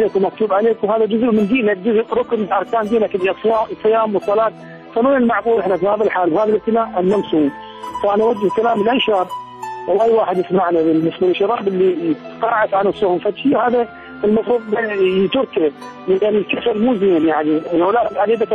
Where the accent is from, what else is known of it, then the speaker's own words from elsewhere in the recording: Iraq; أن نرجع على بلدنا كعراقيين، هو عراقيين المفروض نضحي حيويتنا العراقية